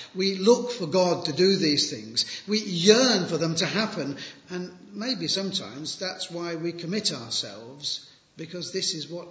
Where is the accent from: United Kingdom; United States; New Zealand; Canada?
United Kingdom; Rushton, East Midlands; I grew up in Rushton.